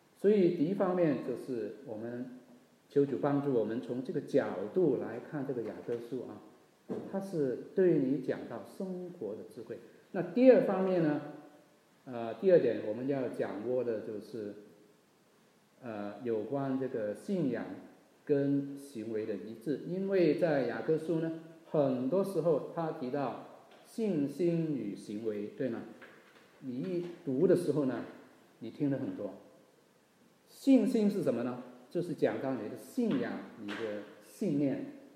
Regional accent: Hong Kong; 我老家是香港啊。

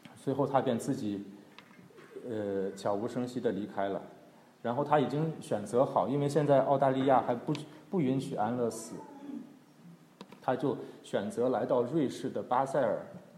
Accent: China; 再看我们中国人、亚洲人

